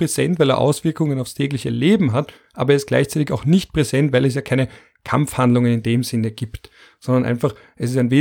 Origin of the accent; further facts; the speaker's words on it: Vienna, Austria; Ich bin auch Margaretner und dann Wiener